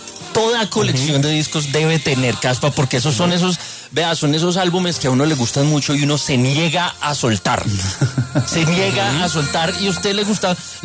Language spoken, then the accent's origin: Spanish; Ibagué, Tolima, Colombia; Yo soy de Ibagué.